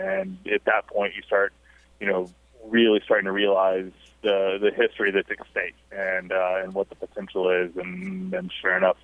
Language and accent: English; Midland, Texas, United States; now in Indiana, United States; I grew up in Midland, Texas, and get home in the afternoons from school, and we had WGN